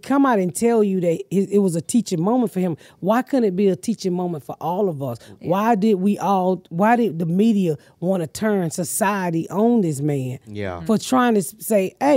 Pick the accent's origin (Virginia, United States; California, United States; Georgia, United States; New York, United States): Georgia, United States; Atlanta; I'm from Atlanta. I'm from the South.